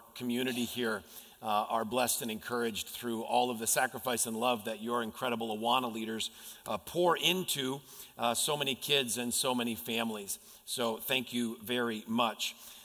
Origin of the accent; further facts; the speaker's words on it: Connecticut, United States; When I was born, I grew up in Connecticut.